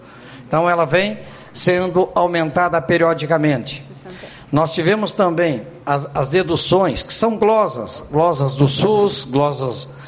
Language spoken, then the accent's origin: Portuguese; Uruguaiana, Rio Grande do Sul, Brazil; Sou uruguaienense, sou natural de Uruguaiana. Minha família toda é daqui de Uruguaiana